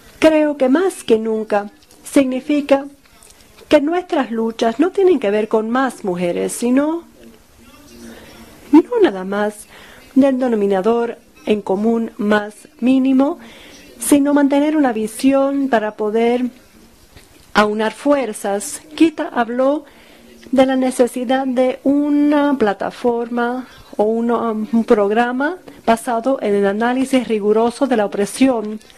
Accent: Kenya; Yo vengo de Kenia.

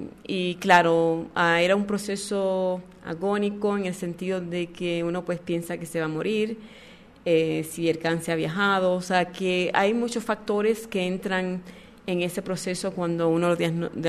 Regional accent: Puerto Rico; now in New York, United States; Cuando yo me mudé a Nueva York de Puerto Rico, yo empecé a hacer arte.

